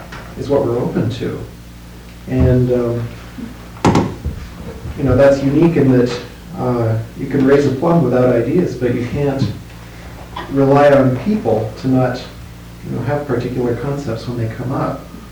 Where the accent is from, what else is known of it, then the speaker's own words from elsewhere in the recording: Georgia, United States; Growing up in Georgia